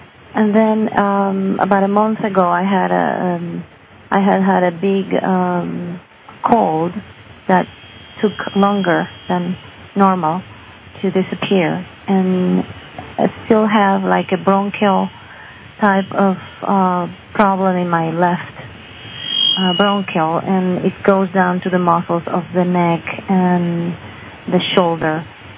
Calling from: Barcelona, Catalonia, Spain; from Spain.

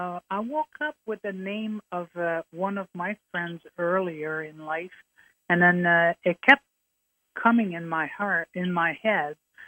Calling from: Montreal, Quebec, Canada; I'm from Canada, Montreal, Canada.

